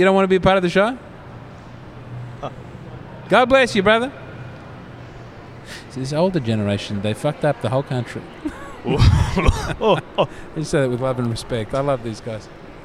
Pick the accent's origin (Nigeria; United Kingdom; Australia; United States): Australia; Glenelg, South Australia; I grew up in Glenelg, and we would sometimes catch the tram.